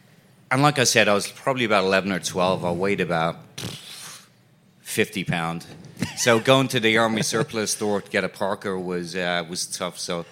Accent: Dublin, Leinster, Ireland; Growing up in Dublin, you're 11, 12 years old

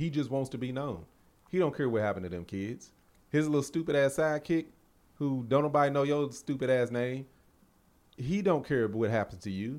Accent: Lexington, United States; It's a, like, in my hometown in Lexington, there's a new high school now.

